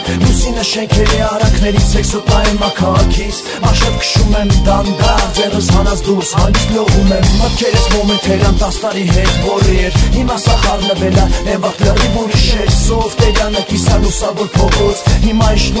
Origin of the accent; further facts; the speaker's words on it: Yerevan, Armenia; born there; ես Երևանն ենք սաղն ենք ես ծնվել եմ ստեղ